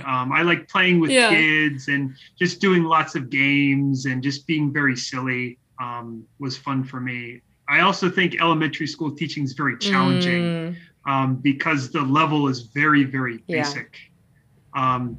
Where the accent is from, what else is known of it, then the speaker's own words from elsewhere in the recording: New Hampshire, United States; So I'm from America. I'm from New Hampshire, which is a very small state in the northeastern U.S., in between Boston and Canada.